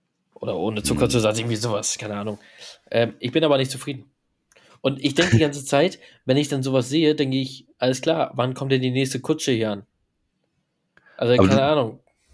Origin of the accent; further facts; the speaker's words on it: Stuttgart, Baden-Württemberg, Germany; Wir kommen ja aus Stuttgart.